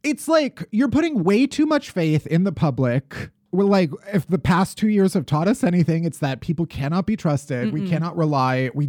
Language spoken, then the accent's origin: English; Midwest, United States; It's very awkward, especially as a Midwesterner, because I'm like, I'm never going to stand up for myself.